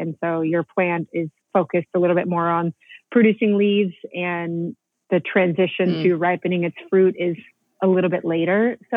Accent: Modesto, California, United States; So I grew up in Modesto, California, in the proper suburbs. my mom still lives there.

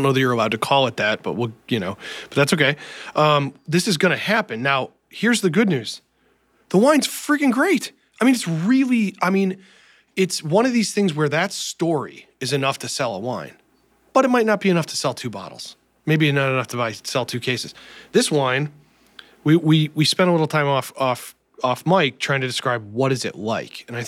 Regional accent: United States; I had no currency exchange as an American.

